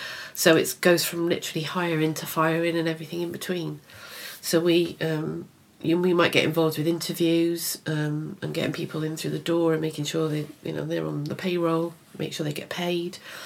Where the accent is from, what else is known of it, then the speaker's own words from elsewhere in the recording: Wales, United Kingdom; moved away as an adult; now in Berkshire, United Kingdom; I have 2 long-standing friends who live in Wales, because we moved from Wales when Stephen was 5 to be here in Berkshire. So I've known my friend Helen and Sarah since we were 4. We went to school together in infants.